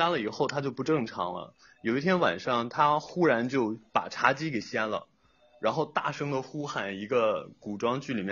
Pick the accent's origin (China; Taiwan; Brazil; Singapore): China; Northeast China; 因为我就是东北这边的嘛，所以遇到的事儿可能就跟仙家比较多一点